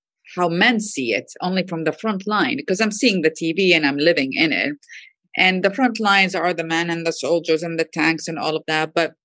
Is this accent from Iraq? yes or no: yes; Iraq; Well, I grew up in Iraq, and there are three things that really impacted, I would say, my life